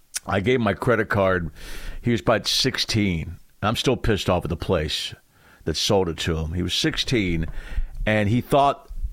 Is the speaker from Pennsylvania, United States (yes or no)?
yes; Pennsylvania, United States; No. I am from Pennsylvania, by the way. Pretty close.